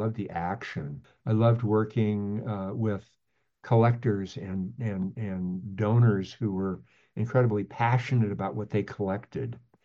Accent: Tacoma, Washington, United States; also born or lived in Bellingham, United States; I was born and raised in Tacoma and went to high school in Bellingham, Washington. And I went to Western Washington University as an undergraduate.

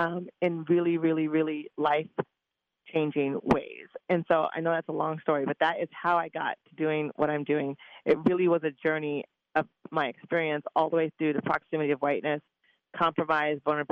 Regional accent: Eugene, Oregon, United States; even though I'm from Eugene, even though I've worked in lots of areas of Eugene that are very community-based

